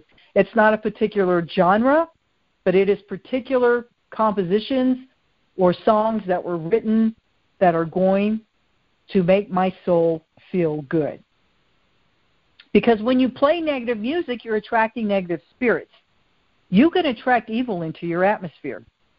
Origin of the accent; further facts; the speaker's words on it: the South, United States; I laugh because, you know, I'm originally from the South, and in the South, they still use that saying, well, bless your heart.